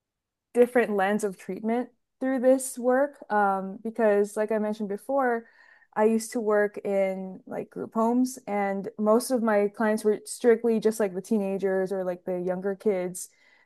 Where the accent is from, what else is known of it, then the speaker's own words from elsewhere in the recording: United States; my upbringing as a kid, because I am Filipino American, and I learned a lot about why my upbringing was the way it was.